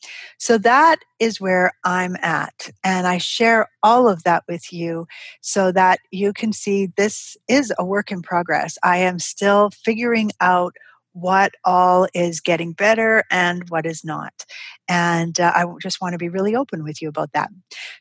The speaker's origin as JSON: {"language": "English", "country": "Canada", "said": "So I choose the Canadian whenever I can because, you know, I'm a Canadian gal at heart."}